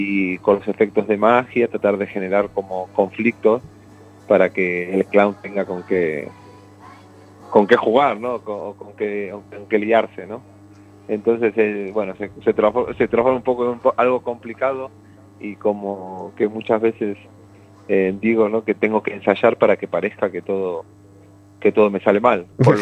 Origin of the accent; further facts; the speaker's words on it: Buenos Aires, Argentina; moved away as an adult; now in Gijón, Spain; Soy de Buenos Aires, de Argentina.